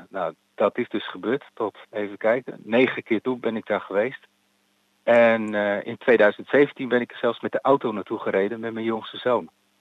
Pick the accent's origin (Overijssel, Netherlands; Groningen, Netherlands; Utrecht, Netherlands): Utrecht, Netherlands; Oudewater; born there; geboren in Oudewater, getrouwd en ik heb 2 kinderen.